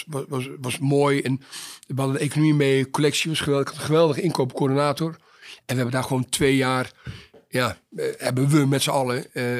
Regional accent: Netherlands; dan ben je als Hollander...

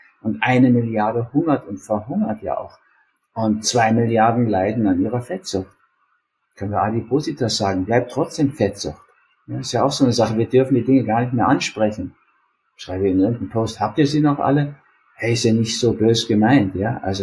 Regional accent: Austria; Der will scheinbar keinen Krieg mit Russland. Bin ich als Österreicher sehr froh, ehrlich gesagt.

